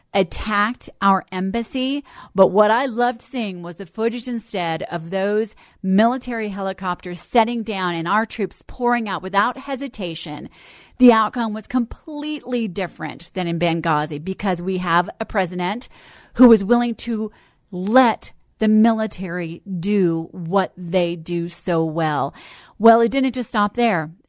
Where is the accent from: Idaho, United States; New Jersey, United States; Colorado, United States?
Colorado, United States; my background, although I was raised here in Colorado and Lowry Air Force Base and proud to be so